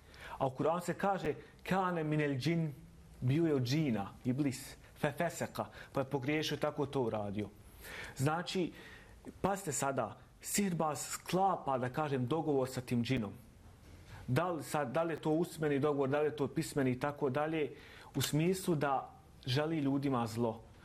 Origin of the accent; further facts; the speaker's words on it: Bosnia & Herzegovina; Ne samo kod nas u Bosni i Hercegovini, nego i po arapskom svijetu i u Turskoj.